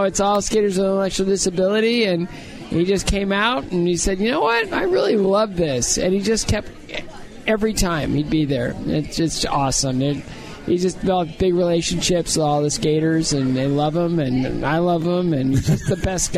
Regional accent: United States; I grew up in America, and I think that you earn your spot.

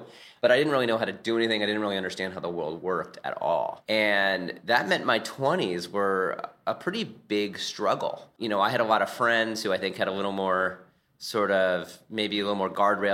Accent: Oregon, United States; So I grew up in Oregon, which, you know, is pretty far away from New York City.

